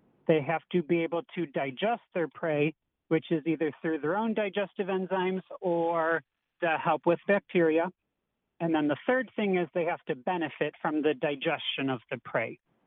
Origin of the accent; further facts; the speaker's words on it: Niagara Falls, New York, United States; I'm from Niagara Falls, New York